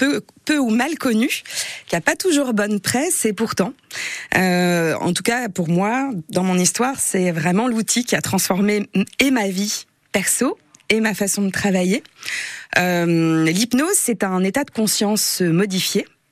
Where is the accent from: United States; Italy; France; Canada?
France; Lille, Hauts-de-France; moved away as an adult; 700 kilomètres de Lille, exactement, je viens du nord de la France, après 46 ans de bons et loyaux services lillois